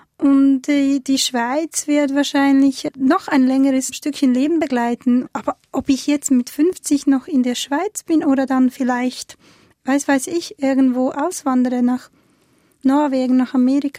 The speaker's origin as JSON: {"language": "German", "country": "Bosnia & Herzegovina", "tie": "born or raised there", "lives_now": "Switzerland", "said": "Oder Ex-Jugoslawien, weil ich bin ja in Ex-Jugoslawien aufgewachsen eigentlich."}